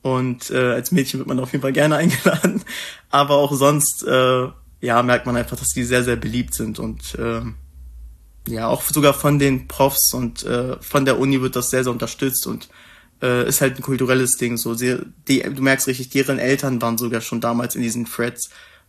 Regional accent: Germany; wenn du irgendwem erzählt hast, ey, ich bin aus Deutschland, dann waren die sofort richtig interessiert.

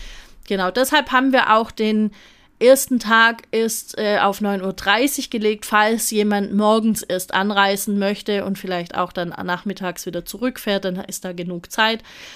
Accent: Stuttgart, Baden-Württemberg, Germany; Ich komme ja so aus dem Raum Stuttgart, ne? Großraum Stuttgart.

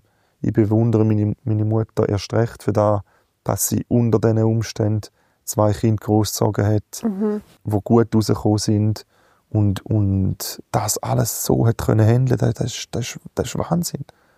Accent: Switzerland; als Schweizer

